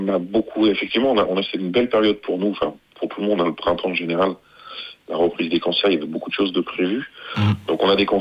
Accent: Villefranche-sur-Saône, Auvergne-Rhône-Alpes, France; Nous sommes tous originaires de Villefranche et du Beaujolais, donc sauf notre bassiste qui est, lui, vient de Lyon.

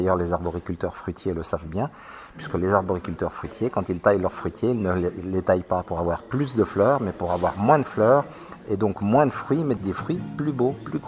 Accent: Le Mans, Pays de la Loire, France; Moi, je viens du Mans et j'ai longtemps travaillé à la ville du Mans.

